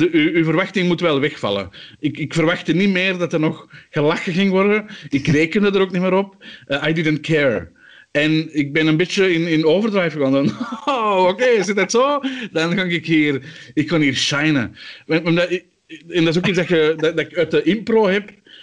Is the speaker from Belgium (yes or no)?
yes; Antwerp, Belgium; Dus in West-Vlaanderen als Antwerpenaar is het sowieso moeilijk.